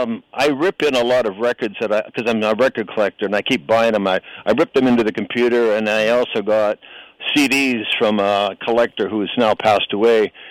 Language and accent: English; Vancouver, British Columbia, Canada; now in Surrey, Canada; I've only lived in two houses in my life, where I was raised in Vancouver, and when I got married, I moved out to Surrey. And I've actually been now here in Surrey 42 years, longer, it's the longest I've been in one house. So, well, I'm 75 now